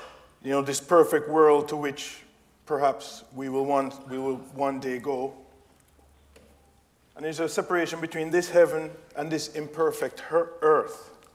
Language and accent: English; Jamaica; I remember when I was growing up in Jamaica